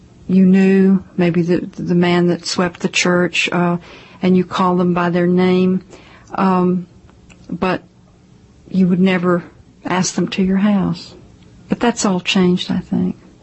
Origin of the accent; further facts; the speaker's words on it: Asheville, North Carolina, United States; I grew up in Asheville.